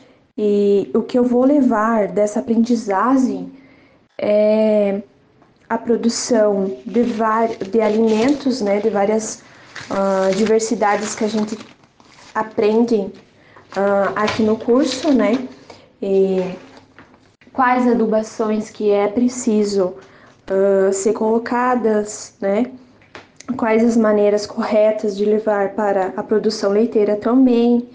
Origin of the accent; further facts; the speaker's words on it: Abelardo Luz, Santa Catarina, Brazil; eu sou do município de Abelardo Luz, da comunidade Bela Vista Padeiro